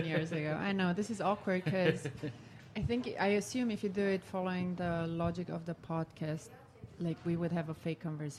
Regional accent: Romania; had a Skype call with someone back in Romania for a project I'm doing in my hometown.

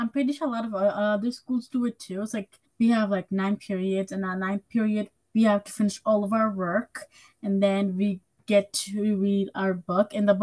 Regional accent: Hudson, New York, United States; I'm 10 years old, and I'm also from Hudson.

